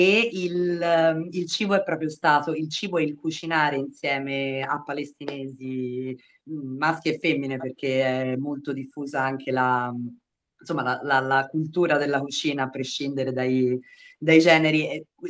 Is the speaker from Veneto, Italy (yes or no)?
no; Florence, Tuscany, Italy; Io sono fiorentina, ma i miei genitori sono una pugliese e un napoletano